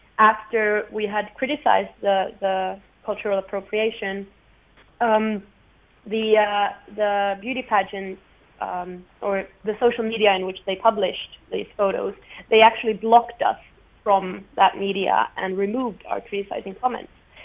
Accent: Helsinki, Uusimaa, Finland; the local beauty pageant in my hometown of Helsinki

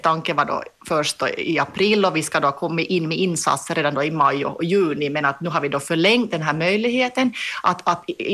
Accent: Molpe, Ostrobothnia, Finland; Och nu har jag då suttit här ute på landsbygden i min hemby Molpe i tre veckor.

